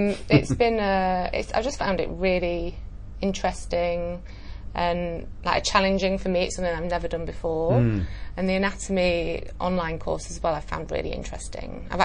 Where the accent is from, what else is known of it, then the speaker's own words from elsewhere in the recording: Sheffield, Yorkshire and the Humber, United Kingdom; also born or lived in London; now in Singapore; Yeah, from the north of England, place called Sheffield